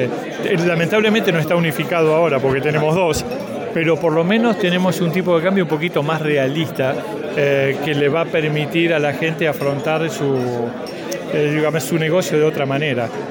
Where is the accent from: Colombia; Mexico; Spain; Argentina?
Argentina; Si lo tengo que mirar como argentino o como ciudadano, me causa cierta preocupación.